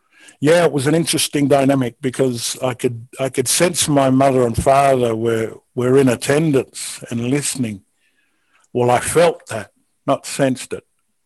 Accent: Australia; I'm Aboriginal. I'm not, in a sense, in the same boat as an Australian, remembering I was born before the referendum.

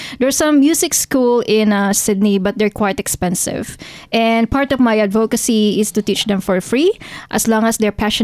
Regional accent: Manila, Metro Manila, Philippines; I'm going to be visiting the Tondo Manila as well, because I'm from Manila

